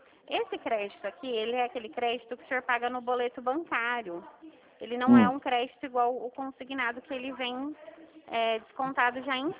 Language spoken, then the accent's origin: Portuguese; São Paulo, Brazil; Eu sou de São Paulo.